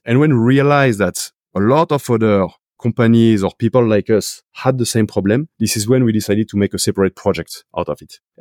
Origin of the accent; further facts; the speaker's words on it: France; Because I'm French, you probably figured it out from my accent.